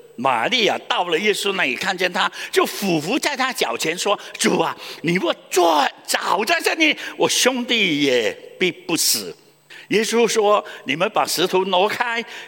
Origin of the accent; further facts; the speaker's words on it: Guangdong, China; 我们广东人说什么